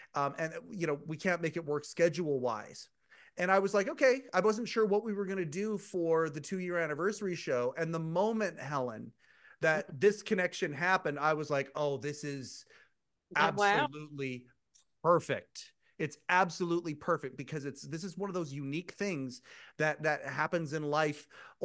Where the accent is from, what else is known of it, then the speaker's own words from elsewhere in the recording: Canada; Like I'm Canadian, right?